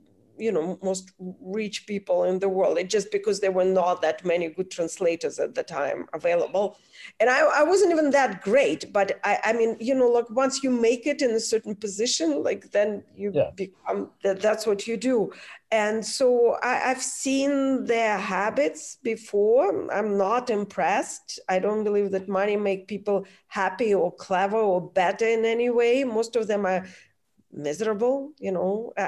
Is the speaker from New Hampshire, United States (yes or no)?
no; California, United States; I'm from California and I'm used to twists and turns, but that was nothing compared to Swiss road.